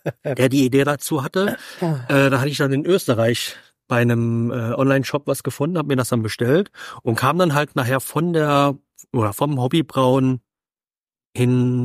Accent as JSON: {"language": "German", "town": "Merzig", "region": "Saarland", "country": "Germany", "tie": "born there", "lives_now": "Nonnweiler, Germany", "said": "ich bin 40 plus, bin gebürtig aus Merzig und lebe aber seit knapp 10 Jahren im Norden des Saarlandes in Nonnweiler."}